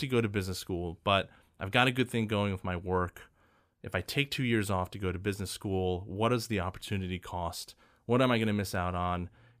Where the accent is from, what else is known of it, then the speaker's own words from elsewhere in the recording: Connecticut, United States; now in Los Angeles, United States; I grew up in Connecticut, but you know, I've lived in LA for now almost 15 years, something like that.